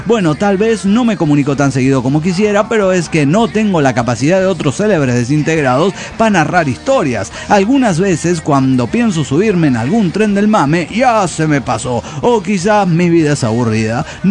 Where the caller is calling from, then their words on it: San Salvador, El Salvador; de San Salvador, El Salvador.